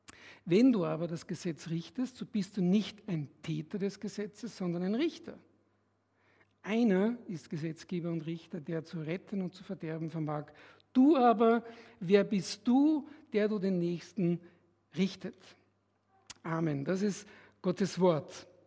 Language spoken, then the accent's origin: German; Austria; war ich in Wien in einer Gemeinde, ich komme ja aus Österreich.